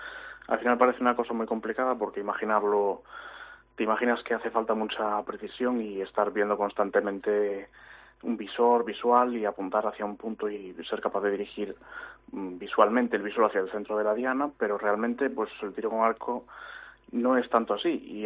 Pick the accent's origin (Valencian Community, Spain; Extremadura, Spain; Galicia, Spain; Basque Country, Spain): Galicia, Spain; Narón; yo soy de Narón, vivo en Narón